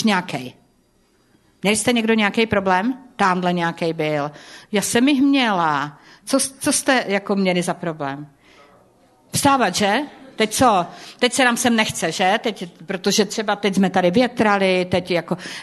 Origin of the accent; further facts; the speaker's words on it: Zlín Region, Czechia; já jsem z Valašska, já jsem temperamentní